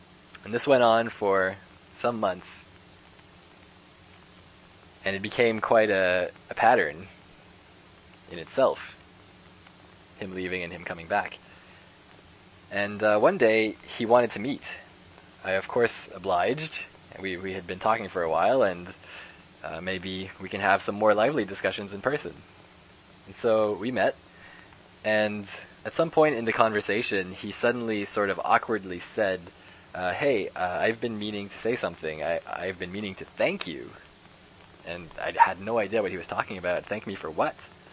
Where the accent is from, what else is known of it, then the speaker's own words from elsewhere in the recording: Canada; maybe as a Canadian boy